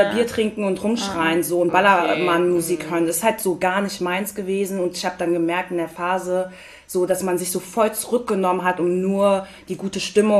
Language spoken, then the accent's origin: German; Frankfurt, Hesse, Germany; ich bin in Frankfurt geboren und habe in Sindlingen-Hattersheim so gelebt